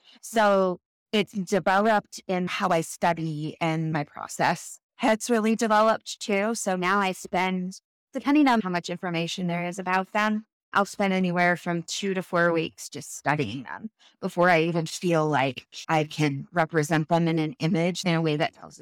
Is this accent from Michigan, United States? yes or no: yes; Michigan, United States; moved away as an adult; I'm originally from Michigan. But my husband's from here. So we met in Florida when we were in college together in the early 2000s. And then we moved here in 2015.